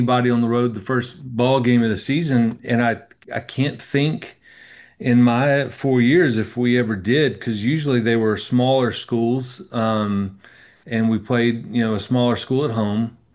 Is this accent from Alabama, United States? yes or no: yes; Alabama, United States; growing up on the Eastern Shore, we only had one high school at the time. But we had different middle schools. So Dave and I played against each other. Dave was at Fairhope Middle, and I was at Daphne Middle